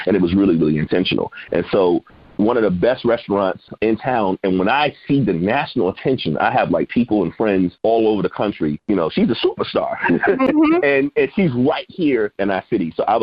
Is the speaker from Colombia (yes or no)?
yes; Colombia; Because look, I'm from Colombia. My family is coming from the rural South.